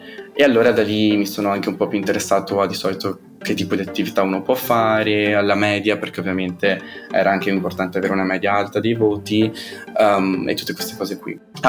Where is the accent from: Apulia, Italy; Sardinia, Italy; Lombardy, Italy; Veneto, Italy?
Veneto, Italy; Preganziol; ho 23 anni. È quasi 24 quest'anno e sono cresciuta a Preganzioli in provincia di Treviso